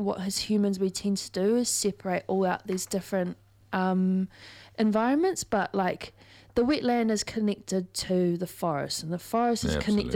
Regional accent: Canterbury, New Zealand; Because I grew up in the South Island and I never, ever remember seeing them down there because we lived on the Canterbury Plains.

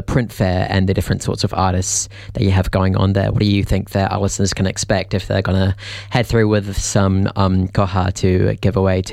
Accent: West Auckland, Auckland, New Zealand; I grew up out in West Auckland.

